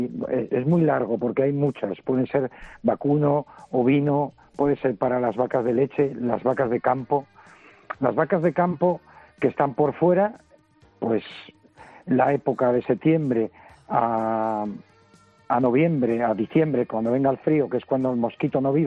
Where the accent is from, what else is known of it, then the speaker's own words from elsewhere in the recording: Asturias, Spain; yo soy asturiano, trabajo en Asturias.